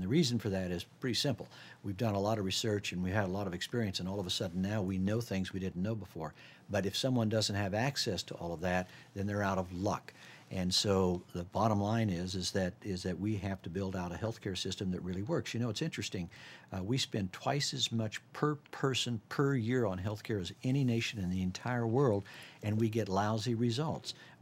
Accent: Indiana, United States; because I grew up in Ohio Valley and in Indiana

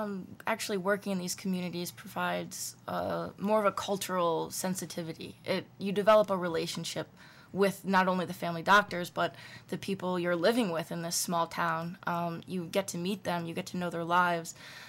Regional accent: South New Berlin, New York, United States; I'm from South New Berlin, New York.

